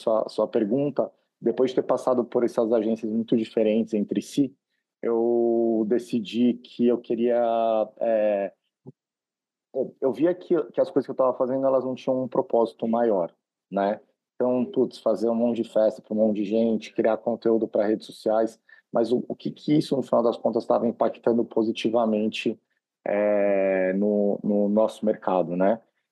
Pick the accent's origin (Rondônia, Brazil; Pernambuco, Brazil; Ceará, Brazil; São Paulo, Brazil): São Paulo, Brazil; Eu sou de São Paulo, sou da Zona Norte